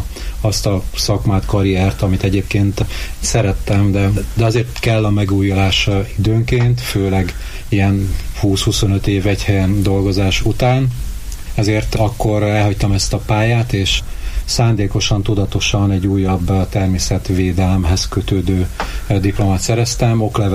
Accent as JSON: {"language": "Hungarian", "town": "Miskolc", "region": "Borsod-Abaúj-Zemplén", "country": "Hungary", "tie": "born or raised there", "also_born_or_lived": "Szabolcs-Szatmár-Bereg / Hajdú-Bihar", "said": "Itt születtem, és itt is nőttem fel. Aztán hát felnőtt fejjel elkerültem Miskolc városából. Hát alapvetően Szabolcs és Hajdú megyében éltem."}